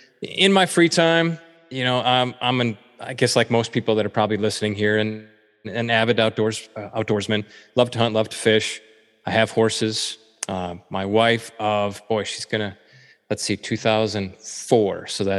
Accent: Wisconsin, United States; moved away as an adult; So I'm a cheesehead by upbringing. I was born and raised in Wisconsin, left there when I was 22. I guess I've spent the last 26 years out in the Great Plains.

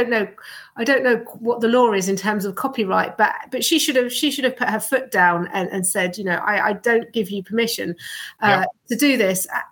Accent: Chelmsford, East of England, United Kingdom; I'm from that area. I'm from Chelmsford originally.

